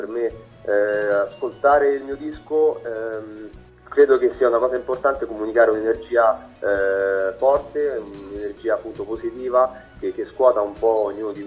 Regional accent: Sabaudia, Lazio, Italy; io sono di Sabaudia, una piccola cittadina in provincia di Latina

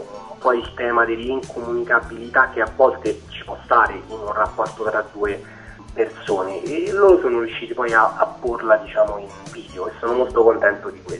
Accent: Rome, Lazio, Italy; Allora, io amo questa città, cioè sono nato e cresciuto, la amo e la odio a volte

